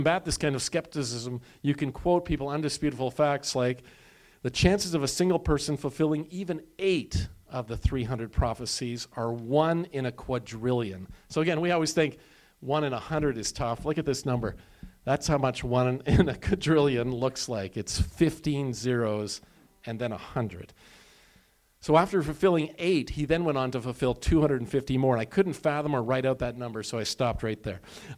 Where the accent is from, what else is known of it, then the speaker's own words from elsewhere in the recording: Ottawa, Ontario, Canada; In fact, I don't believe I knew any Christians growing up in Ottawa.